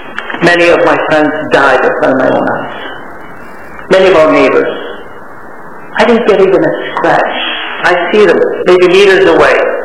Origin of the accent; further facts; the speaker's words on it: Lebanon; To me, when I grew up in Lebanon